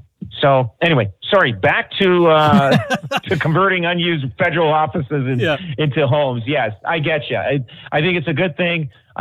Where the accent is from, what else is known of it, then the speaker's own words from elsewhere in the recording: Canada; Like, I mean, we work hard as Canadians. And I'll tell you, as a Canadian entrepreneur, it is way harder to be successful in this country than it is in the U.S.